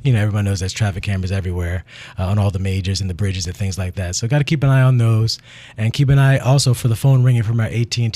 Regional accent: Philadelphia, Pennsylvania, United States; Pretty much all over Philadelphia. We moved around a lot, so North Philly, West Philly, Center City, basically all around. But after leaving to go to college in Maryland, I jumped back here, and I've been back ever since.

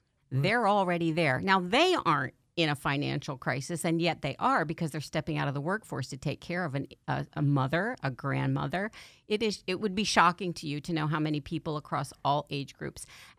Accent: Pottstown, Pennsylvania, United States; Pottstown, Pennsylvania.

